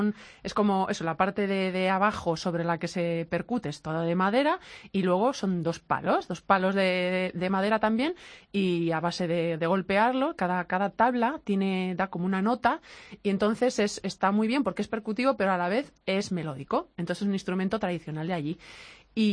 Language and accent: Spanish; Basque Country, Spain; es algo que no puedo evitar porque al final es que soy vasca y solo lo llevo dentro y sale y enriquece la música.